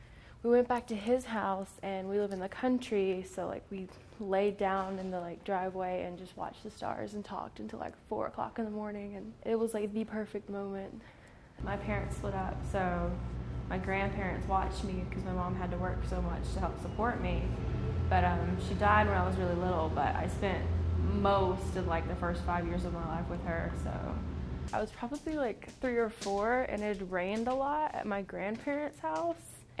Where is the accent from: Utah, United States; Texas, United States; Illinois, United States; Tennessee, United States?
Texas, United States; Springtown; I am from Springtown, Texas, which is about an hour, hour and a half outside of Fort Worth. It's a very small, agricultural-based little town.